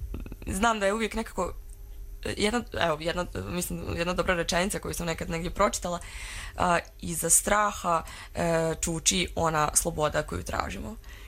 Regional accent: Srbac, Republika Srpska, Bosnia & Herzegovina; ja sam iz Srpca na selu

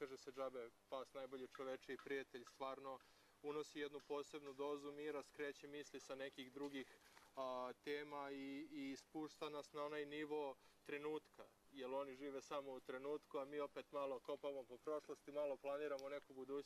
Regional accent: Belgrade, Serbia; Moje odrastanje i rođenje zapravo je bilo u Beogradu i prve tri decenije svog života sam proveo u tom gradu

